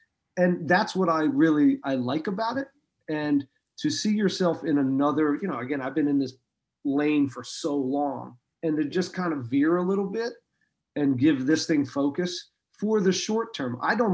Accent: Pennsylvania, United States; I am from Pennsylvania.

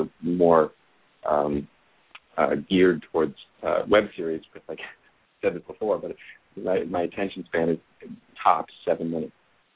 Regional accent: New York, United States; I grew up in New York and went to NYU

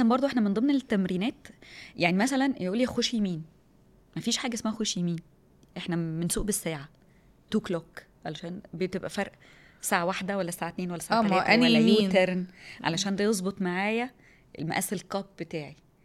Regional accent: Egypt; now in United Arab Emirates; يعني ان انا مصريه، ان انا بمثل الامارات

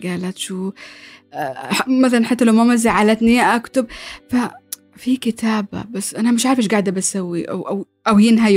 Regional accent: Abu Dhabi, United Arab Emirates; إماراتية وبكل فخر، وأنا أعتبر هي بلد الأول الإمارات.

